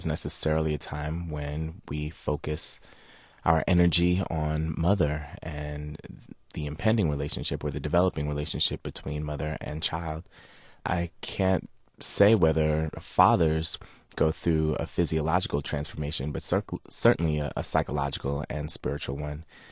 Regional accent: New York, United States; I'm the first generation born here in the United States. I grew up in New York.

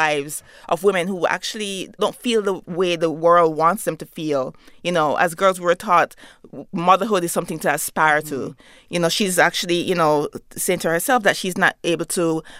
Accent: Kingston, Jamaica; moved away; my identity as a Jamaican woman, an immigrant, then also a working class Jamaican woman.

